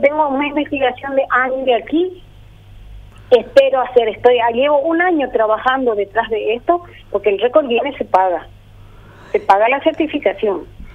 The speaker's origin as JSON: {"language": "Spanish", "region": "Asunción", "country": "Paraguay", "said": "pues yo me crié un poquito con mi abuela, por eso que hablo así, pues soy de Asunción"}